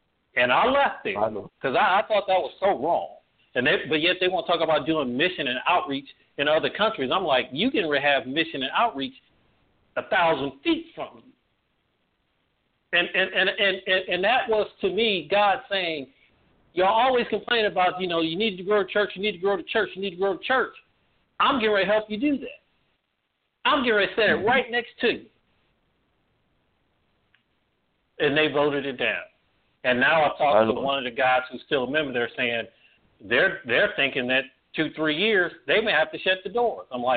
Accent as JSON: {"language": "English", "region": "Ohio", "country": "United States", "tie": "born or raised there", "said": "And growing up in Ohio, I remember what that was like."}